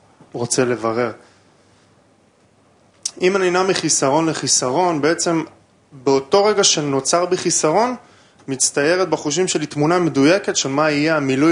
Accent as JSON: {"language": "Hebrew", "town": "Haifa", "region": "Haifa District", "country": "Israel", "lives_now": "Tel Aviv, Israel", "said": "אני מחיפה במקור."}